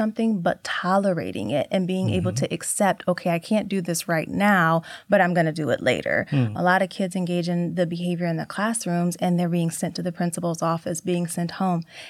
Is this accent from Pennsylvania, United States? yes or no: no; Toledo, Ohio, United States; Yes, but I am born and raised in Toledo, Ohio. Yes, I graduated from Central Catholic High School, went on to the University of Toledo to get a bachelor's in speech and language pathology.